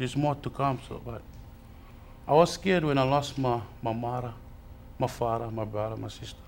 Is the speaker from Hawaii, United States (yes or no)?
yes; Hawaii, United States; Because we're Hawaiian. We live in both worlds.